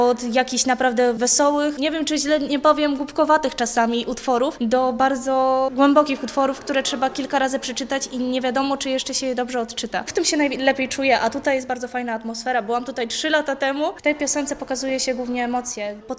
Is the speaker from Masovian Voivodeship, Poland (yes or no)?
no; Szczecin, West Pomeranian Voivodeship, Poland; ze Szczecina.